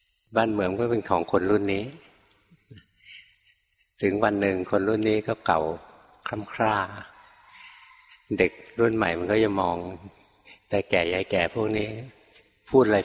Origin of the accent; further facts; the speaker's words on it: Bangkok, Thailand; หลวงพ่อเกิดมาในกรุงเทพเกิดที่กรุงเทพเลยโตอยู่ในกรุงเทพเรียนหนังสือในกรุงเทพทำงานอยู่ในกรุงเทพจนบวชนะถึงไปอยู่ต่างจังหวัดอยู่เมืองการกรุงเทพเกือบ50 ปี48 ปี